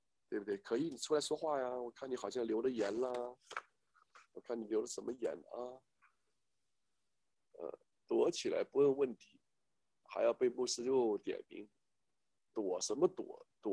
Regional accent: China; 我心想你们才是怪物，我们中国人，中国是大国，挪威是小国。

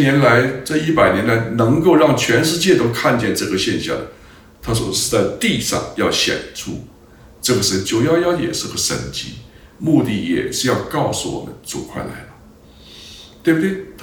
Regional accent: China; 门徒对耶稣要死不能接受，我们中国人也害怕死亡，对死亡呢充满了恐惧与不安，对不对？

